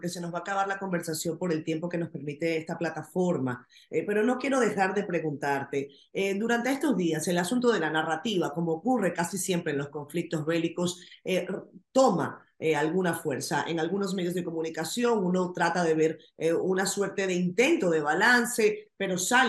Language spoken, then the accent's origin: Spanish; Venezuela; los que somos venezolanos lo podemos entender muy bien